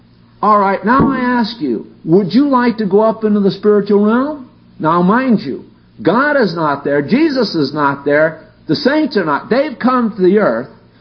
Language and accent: English; Connecticut, United States; I have strangers living in the house that I was raised in Connecticut.